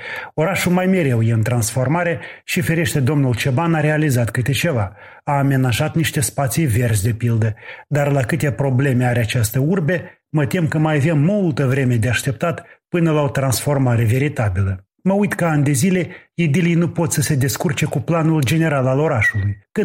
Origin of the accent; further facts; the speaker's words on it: Chișinău, Moldova; iar eu, ca un chișinăuian responsabil și conștiincios